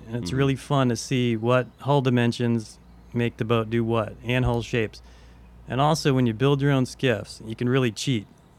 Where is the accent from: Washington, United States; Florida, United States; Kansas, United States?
Florida, United States; Deerfield Beach; yeah, I grew up in Deerfield.